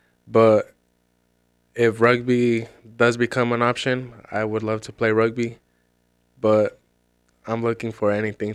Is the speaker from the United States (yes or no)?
yes; Las Vegas, Nevada, United States; now in Warsaw; Well, I grew up in Vegas, and I moved to Warsaw about 4 years ago.